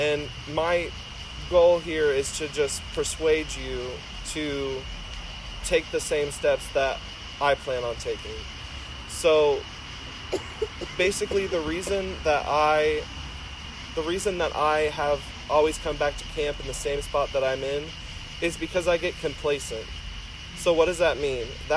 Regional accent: Raytown, Missouri, United States; And I grew up in Raytown. I mean, Raytown's, I mean, not the best place to live. It's not the worst place to live either.

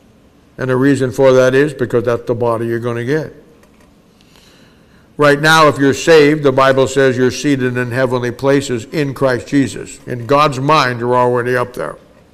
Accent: Kansas City, Missouri, United States; I got on a plane one time, and I'm from Kansas City, and I flew from Kansas City to New York.

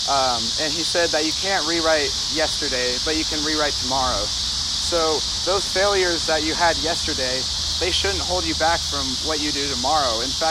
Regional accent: Nebraska, United States; Growing up in Nebraska, like by default, I'm a giant Nebraska football fan

